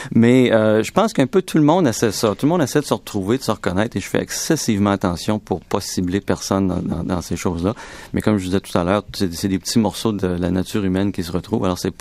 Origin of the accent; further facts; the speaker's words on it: Quebec, Canada; quand ils savaient que je venais du Québec, aux États-Unis